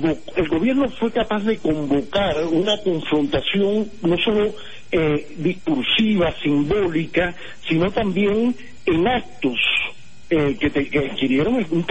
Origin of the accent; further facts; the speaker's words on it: Cuba; pues uno se da cuenta, siendo cubano